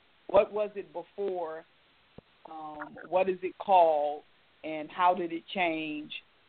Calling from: Cleveland, Ohio, United States; And I'm calling from Cleveland, Ohio.

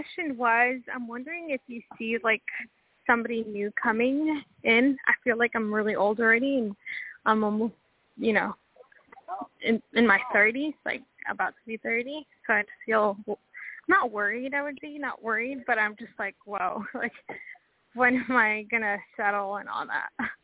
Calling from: Washington, United States; Hi, I'm calling from Washington State.

